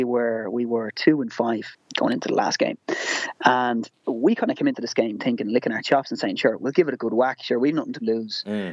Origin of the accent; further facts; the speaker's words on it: Ireland; also born or lived in United Kingdom; after my stint of working in the UK, you know, you get that home bug, you know, being Irish.